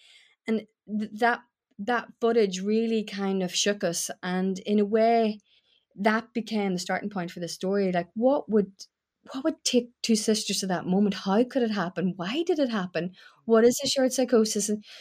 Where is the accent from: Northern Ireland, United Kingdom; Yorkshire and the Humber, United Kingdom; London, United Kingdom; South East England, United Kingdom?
Northern Ireland, United Kingdom; Newry; I grew up in Newry. So I would have experienced, you know, because I went to a Catholic school